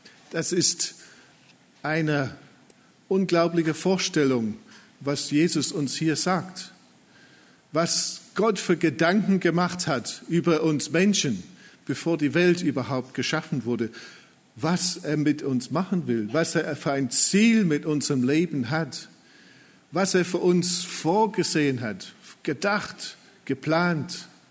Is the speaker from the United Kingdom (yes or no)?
yes; England, United Kingdom; German is a second language; Ich bin Engländer, der Titel ist in Englisch, aber die Veranstaltung läuft auf Deutsch.